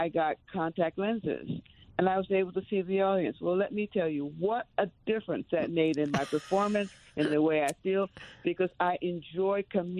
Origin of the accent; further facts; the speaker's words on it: Pennsylvania, United States; I grew up in Pennsylvania, and I miss the change of seasons